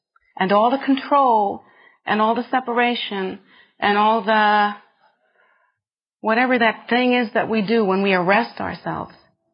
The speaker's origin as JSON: {"language": "English", "country": "United States", "said": "when you go to a place like India, as an American, you think, oh my gosh, the bathrooms, they are so weird."}